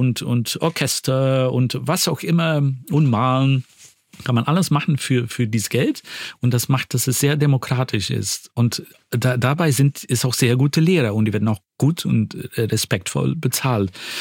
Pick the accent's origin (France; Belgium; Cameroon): Belgium; Flanders; wo ich aufgewachsen bin, in Flandern damals